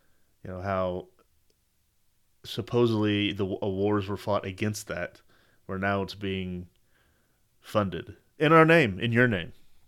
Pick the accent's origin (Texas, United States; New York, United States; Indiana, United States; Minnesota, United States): Texas, United States; I mean, I'm a Texan first and foremost